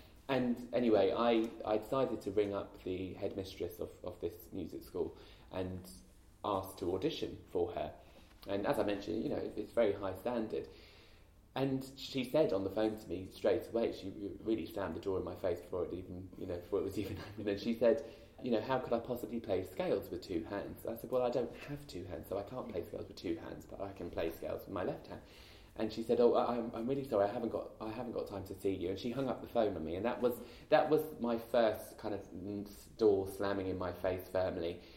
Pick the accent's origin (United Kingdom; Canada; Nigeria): United Kingdom; Epsom, South East England; I'm from Epsom in Surrey, so it's not far.